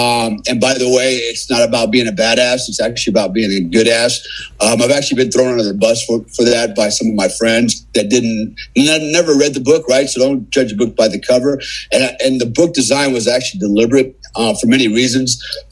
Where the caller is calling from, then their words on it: Bali, Indonesia; I'm calling from Bali, Indonesia. So yeah, I actually live in Bali. How cool is that? I have a home in Florida, but I spend the majority of my time here in Bali.